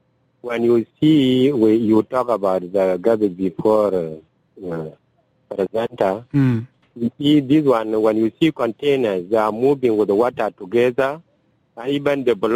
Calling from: Yerola, South Sudan; from Yerola.

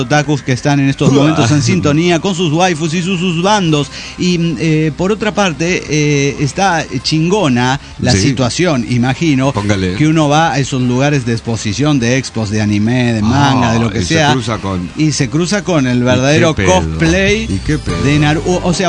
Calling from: Veracruz, Mexico; de Puerto Veracruz.

